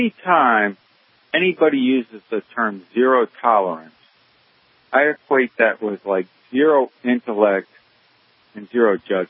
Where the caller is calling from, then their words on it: South Carolina, United States; Okay, now this, you know, I'm calling from South Carolina.